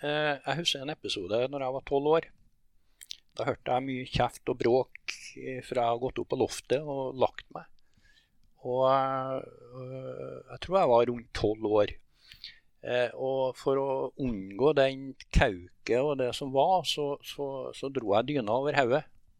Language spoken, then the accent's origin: Norwegian; Namsos, Trøndelag, Norway; Jeg ble født i 1956 i Namsos. Og du kan si det sånn at jeg vokste opp på Prærien. Det en plass som, i Namsos som heter Prærien.